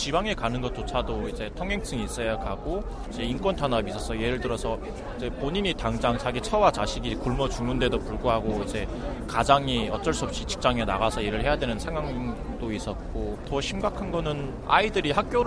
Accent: North Korea; 저도 같은 북한 사람이지만

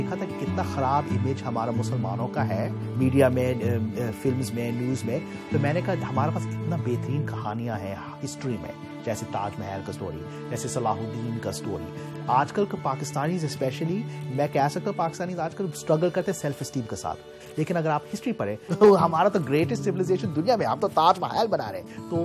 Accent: United States; also born or lived in Karachi, Pakistan; میں پاکستان میں 1972 میں پیدا ہوا تھا، کراچی میں، نورتھ نازم آباد میں۔ تو میرا فیملی نے امریکہ آئے تھے 1976، اور جب سے ہم ادھر ہیں

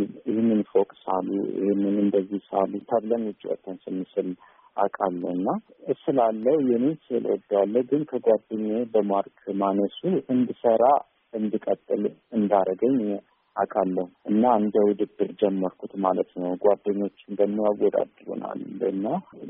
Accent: Addis Ababa, Ethiopia; የተወለድኩት እዚሁ አዲስ አበባ ፒያሳ የሮማንጫ ባለ አካባቢ ነው። በአገር ፍቅርና በዜሮ ማነቂያ ያለ ትንሽ ሰፈር ነው። ሹፌር ሰፈር ይባላል። ማንም ሹፌር እዛ አይቻላቅም፣ ግን ስሙ ሹፌር ሰፈር ነው። እዛ ተወልጄ ያደግኩት።

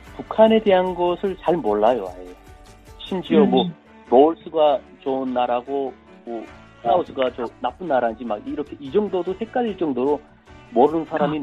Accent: North Korea; 제 고향이 일단 북한에서 큰 도시였는데

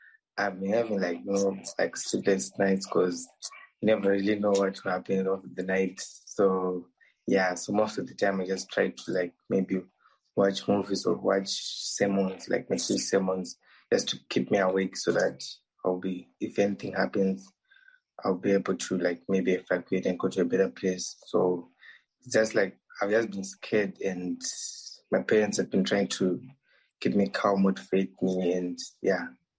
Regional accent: Zimbabwe; moved away as an adult; now in Khmelnytskyi, Ukraine

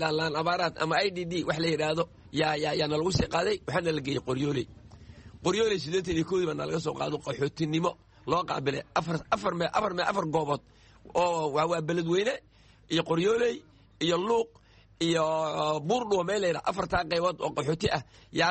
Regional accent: Luuq, Gedo, Somalia; now in Kenya; markii labaadna waxaan halkeenay luuq meeji keliya ah aan ku barbaaray

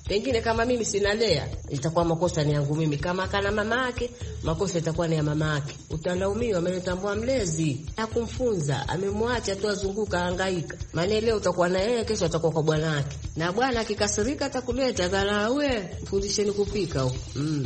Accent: Wasini, Kwale County, Kenya; born there; Mimi nimezaliwa Wasini, mpikaji vyakula vya asili.

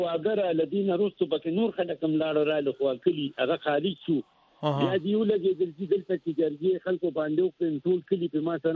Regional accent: Mardan, Khyber Pakhtunkhwa, Pakistan; هوتی مردانی

